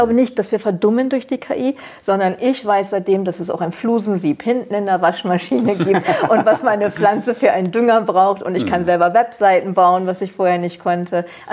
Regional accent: Nordhorn, Lower Saxony, Germany; Ich bin in Nordhorn geboren und aufgewachsen und ein typisches Arbeiterkind.

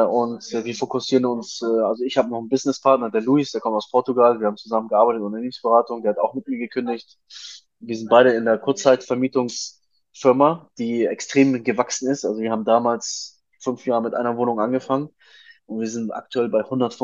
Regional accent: Hamburg, Germany; now in Dubai, United Arab Emirates; wie du schon gesagt hast. Ich bin ja ursprünglich aus Afghanistan. Ich bin aber in Deutschland geboren und aufgewachsen. Ich komme aus Hamburg ursprünglich

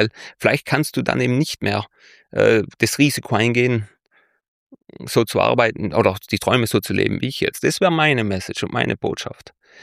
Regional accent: Trentino-Alto Adige, Italy; mein Südtirol ist ein Dorf, wo ich herkomme.

